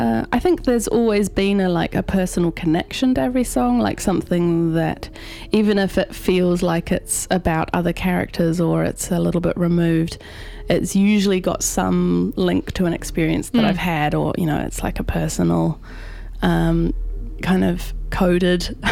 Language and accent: English; West Auckland, Auckland, New Zealand; moved away as an adult; now in Wellington, New Zealand; I moved to Wellington from my home in Auckland. I grew up in West Auckland and then moved to Wellington for uni and lived there for 5 years